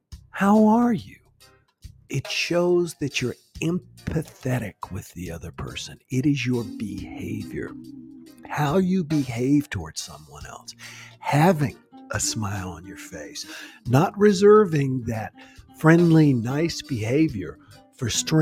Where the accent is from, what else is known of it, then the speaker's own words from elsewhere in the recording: the South, United States; accent: southern; my southern accent always comes out.